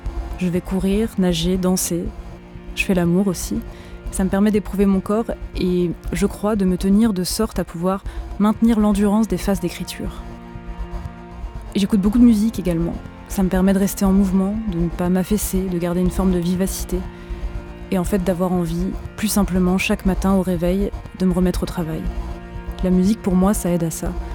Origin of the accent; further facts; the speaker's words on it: Pays de la Loire, France; now in Paris, France; Là d'où je viens, par exemple, en Vendée, dans des petites villes délaissées par les transports avec 500 habitants max en hiver et un café ouvert le mercredi.